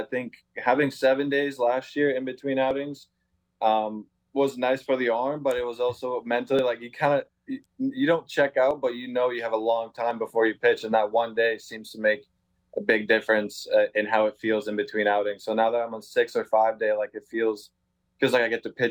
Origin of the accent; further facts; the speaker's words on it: Slovakia; Yeah, so I was born in Slovakia. Baseball started for me very early, considering where I'm from.